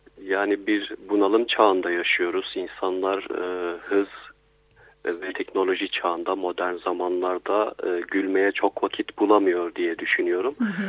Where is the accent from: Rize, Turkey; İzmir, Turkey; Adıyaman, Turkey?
Adıyaman, Turkey; Ben Adıyamanlıyım aslen. Adıyaman'da yaşıyorum, Anadolu'da yaşıyorum efendim. Ben Adıyaman'ın Kahta ilçesinde yaşıyorum